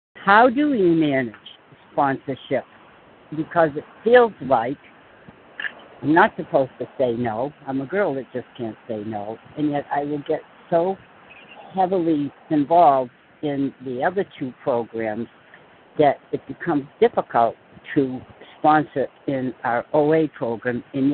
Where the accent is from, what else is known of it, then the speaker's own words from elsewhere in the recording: Massachusetts, United States; from Massachusetts.